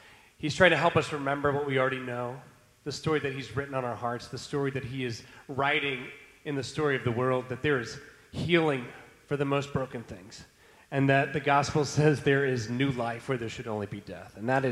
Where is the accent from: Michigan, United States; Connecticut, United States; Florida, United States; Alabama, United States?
Alabama, United States; Montgomery; Catherine is from Georgia, and I grew up in Montgomery, Alabama.